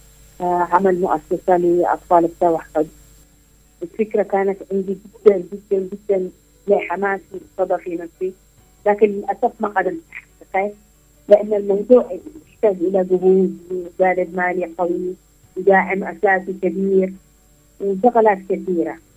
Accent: Aden, Yemen; نحن في عندنا في عدن طبخة اسمها الدربيان، هي أفضل أنواع الطبخات.

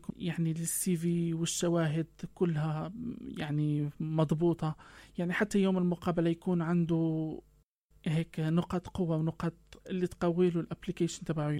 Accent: Morocco; من المغرب.

